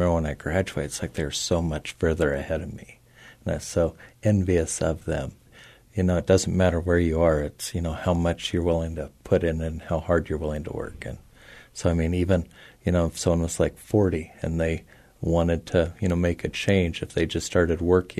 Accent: Pavilion, Wyoming, United States; I grew up in Pavilion, Wyoming, on a ranch.

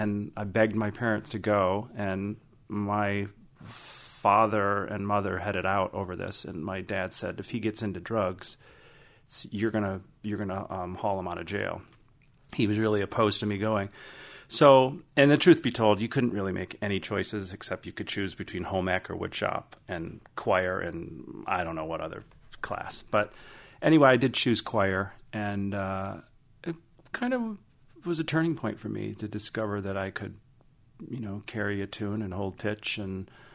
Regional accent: Battle Creek, Michigan, United States; Well, I was born and raised in Battle Creek and went to Battle Creek Lakeview, and got involved with singing

